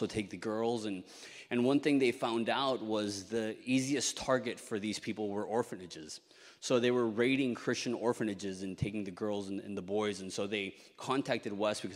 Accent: Mexico; now in United States; I'm from Mexico, and guns are illegal in Mexico.

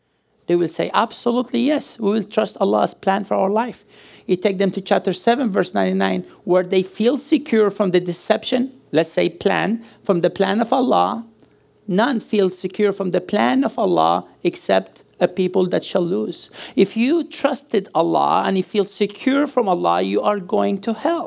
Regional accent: Sudan; moved away; I was born in Sudan. I grew up in Sudan. I spent most of my life in Sudan, or maybe by now it's half of my life in Sudan. I've been here since 1996, but I grew up with the Muslim people.

